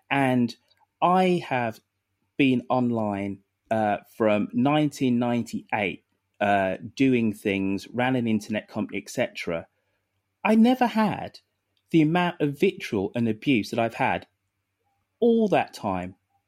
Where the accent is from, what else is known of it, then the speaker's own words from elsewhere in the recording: Birmingham, West Midlands, United Kingdom; I'm a bloody 5'7" Brummy bloke who thinks I'm totally unemployable, yada, yada, yada.